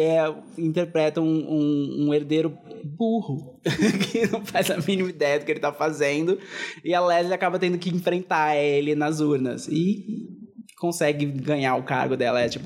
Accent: Santos, São Paulo, Brazil; mesmo eu que morei em Santos a minha vida inteira, Santos não é exatamente uma cidade super pequena como Pão ou como Tatuí

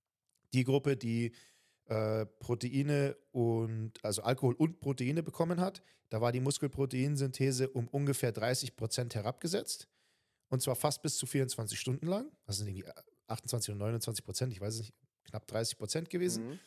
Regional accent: Munich, Bavaria, Germany; Einmal zum Oktoberfest als Münchner, das geht nicht anders

